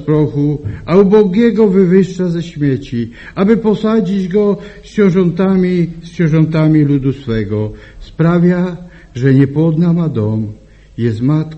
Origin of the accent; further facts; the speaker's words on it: Bielsko-Biała, Silesian Voivodeship, Poland; bo ja urodziłem się w Bielsku. Tam jako młody chłopak było nas pięcioro.